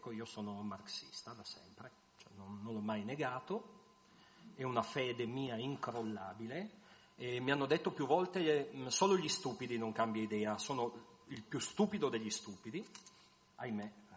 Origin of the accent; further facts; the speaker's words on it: Pordenone, Friuli-Venezia Giulia, Italy; born there; io mi sento friulanissimo, però sono nato a Pordenone.